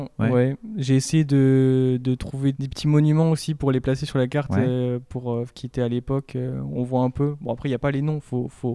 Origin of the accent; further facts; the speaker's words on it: Valence, Auvergne-Rhône-Alpes, France; Ouais, pareil, moi je viens du sud, de Valence, du coup.